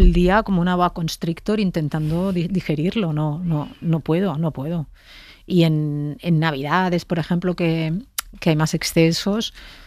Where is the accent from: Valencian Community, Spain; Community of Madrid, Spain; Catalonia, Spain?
Catalonia, Spain; Yo soy catalana